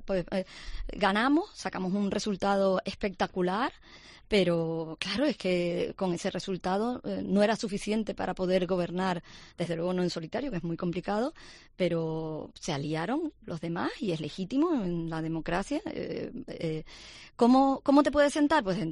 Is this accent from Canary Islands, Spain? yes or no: yes; Canary Islands, Spain; Yo soy tinerfeña, mis hijas viven aquí